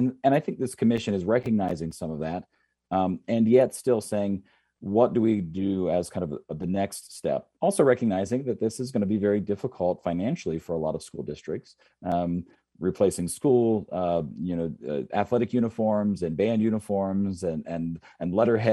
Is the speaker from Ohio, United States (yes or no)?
yes; Ohio, United States; I grew up, just in a personal way, I grew up in Ohio. I liked the Cleveland Indians.